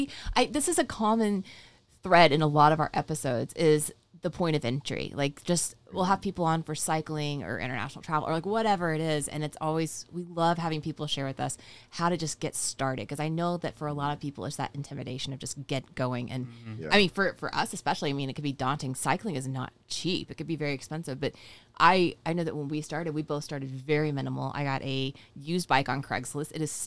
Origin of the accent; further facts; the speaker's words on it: East Coast, United States; It's pretty, and we're from the East Coast, so it's like, you know, 2-hour flight from us.